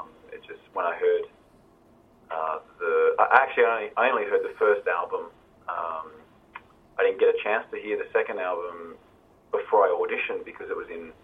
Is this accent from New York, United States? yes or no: yes; New York, United States; I'm from New York, so for me that would be, you know.